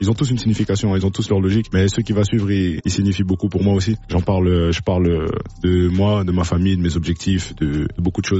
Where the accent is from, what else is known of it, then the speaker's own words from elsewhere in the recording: Kinshasa, DR Congo; moved away as an adult; now in Brussels, Belgium; J'ai grandi à Kinshasa. Yes. J'ai grandi à Kinshasa. Je suis arrivé ici à mes 18 ans de base pour les études.